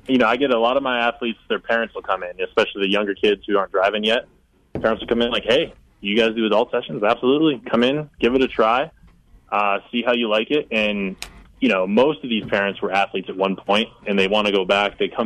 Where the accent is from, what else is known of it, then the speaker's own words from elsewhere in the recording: Evergreen, Colorado, United States; I went to high school up in Evergreen, Colorado, at Clear Creek High